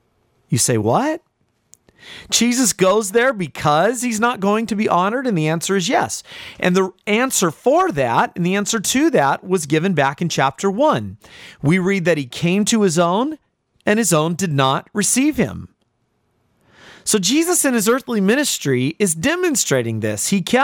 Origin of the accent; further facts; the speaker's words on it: California, United States; You know, in my hometown, we've had amazing athletes in California come out of there.